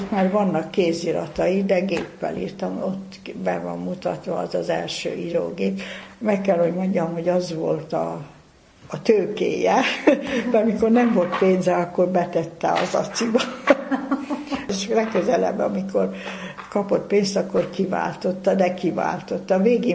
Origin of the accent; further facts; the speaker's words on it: Somogy, Hungary; én Somogy megyei vagyok, egészen más itt a mondatszerkesztés